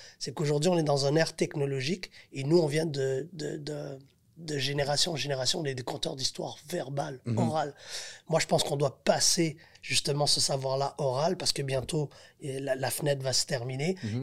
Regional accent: Haiti; moi je suis haïtien.

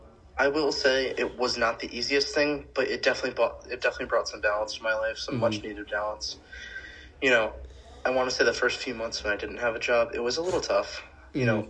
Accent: Rhode Island, United States; I am also, for those listening, I am from Rhode Island with Ryan.

